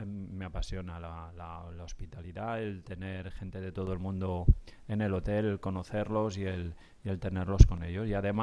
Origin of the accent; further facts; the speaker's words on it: Bilbao, Basque Country, Spain; moved away; yo soy de Bilbao. Si te encuentras con uno de Bilbao y no te dice que es de Bilbao, es que no es de Bilbao. Los de Bilbao siempre decimos que, lo primero, somos de Bilbao. Vine aquí hace ya 17 años